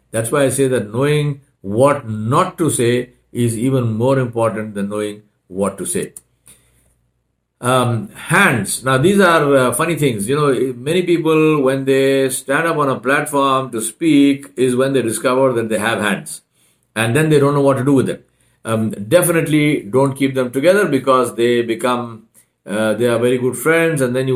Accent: India; English is a second language; now in United States; I'm Indian. I am very comfortable living in America. I speak English fluently. I have lived here for many years. But I am Indian. My soul is Indian.

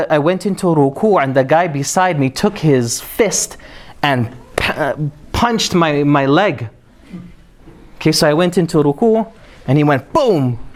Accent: Toronto, Ontario, Canada; So for whatever it's worth, I'm from Toronto

